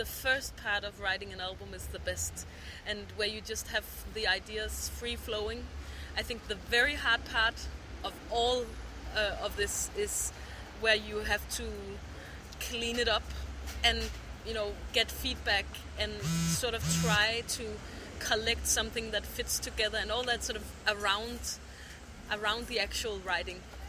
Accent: Copenhagen, Capital Region, Denmark; I grew up in Copenhagen, Denmark.

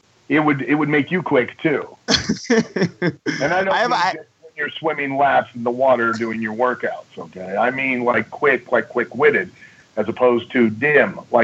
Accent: Lima, Ohio, United States; I grew up in Lima, Ohio. It's about an hour south of Toledo and an hour north of Dayton. It's out in the middle of nowhere.

